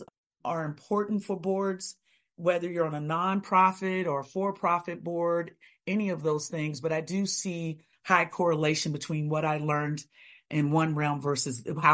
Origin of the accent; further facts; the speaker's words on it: Virginia, United States; growing up in Virginia, I grew up watching ACC basketball and football all of my life.